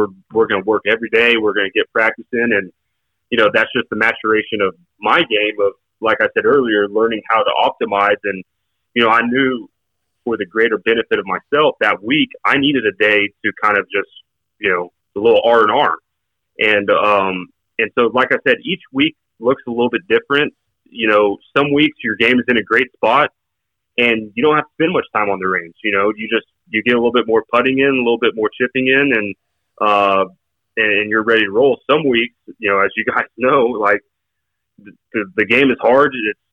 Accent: Oklahoma, United States; Like, growing up in Oklahoma, everything's kind of the same around here.

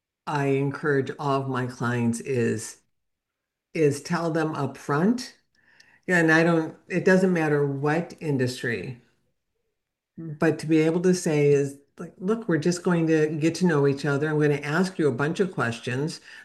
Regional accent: Chicago, Illinois, United States; So the first role that I had, so I'm from Chicago originally

